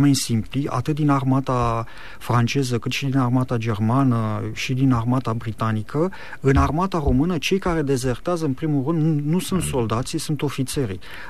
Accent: Romania; ca români până la urmă

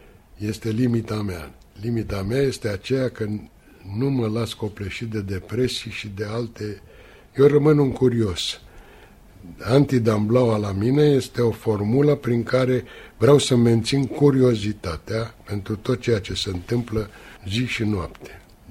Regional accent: Bucharest, Romania; mă agită și pe mine ca un bucureștean onest, cum încerc să fiu.

